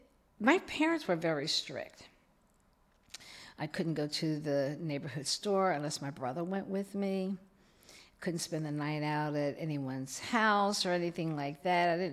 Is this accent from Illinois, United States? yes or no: no; Philadelphia, Pennsylvania, United States; Okay, I grew up in Philadelphia, although … two brothers, two sisters, and typical family.